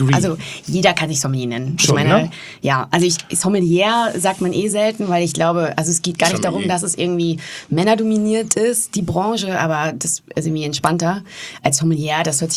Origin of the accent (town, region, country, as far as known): Warendorf, North Rhine-Westphalia, Germany; born or raised there